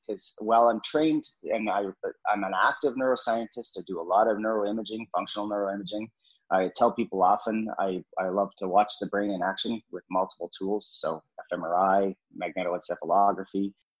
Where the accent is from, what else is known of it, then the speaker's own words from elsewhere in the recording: British Columbia, Canada; I'm from Canada, so I moved from British Columbia on the West Coast to the East Coast to Nova Scotia and Halifax, and I went to Dalhousie.